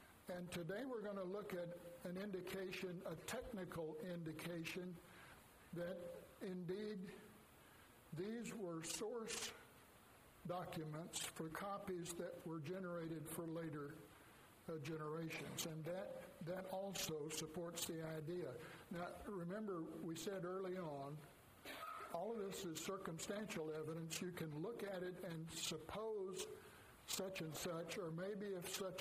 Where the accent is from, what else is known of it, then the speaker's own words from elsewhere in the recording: Denton, Texas, United States; I grew up in Denton, so I know that area pretty well.